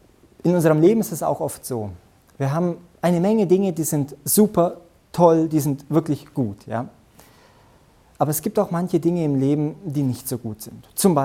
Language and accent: German; Transylvania, Romania; da wo ich aufgewachsen bin, in dem Dorf in Siebenbürgen, da bin ich sehr oft im Wald unterwegs gewesen